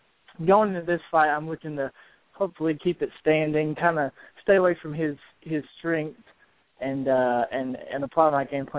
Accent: Virginia, United States; also born or lived in Louisiana / Chicago; I lived in outside Chicago for a while. I was born in Louisiana, and I lived in Southwest Virginia for most of my life. So I got kind of a big mix and jumble of things, I guess.

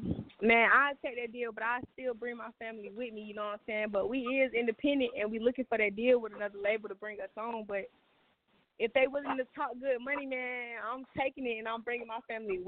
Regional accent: Atlanta, Georgia, United States; Yes, ma'am. I'm from Atlanta, born and raised, straight from here. I never been nowhere else unless I'm traveling, so I'm from here.

